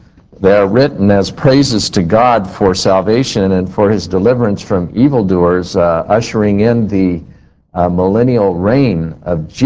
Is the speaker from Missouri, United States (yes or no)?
no; Garden Grove, California, United States; I grew up in Garden Grove, I grew up in Brookhaven Street where there are eucalyptus lining the whole street.